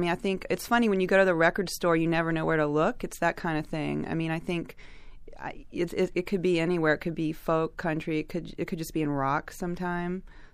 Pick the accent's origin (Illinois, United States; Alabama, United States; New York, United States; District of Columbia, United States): Alabama, United States; Well, my dad is a songwriter. I grew up in Alabama